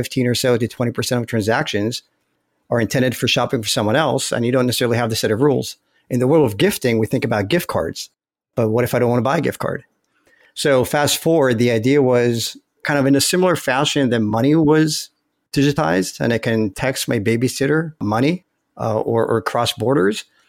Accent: Israel; now in United States; I'm originally from Israel.

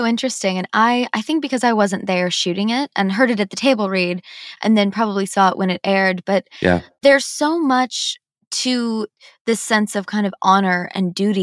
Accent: Midwest, United States; I'm from the Midwest. We say things all wrong.

